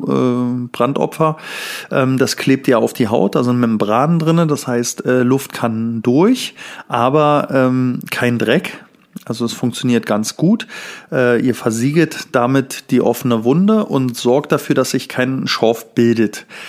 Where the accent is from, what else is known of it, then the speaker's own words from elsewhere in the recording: Thuringia, Germany; Salzwasser kenne ich noch als Kind. Ich komme aus Thüringen, aus einem Sohlebad-Kurort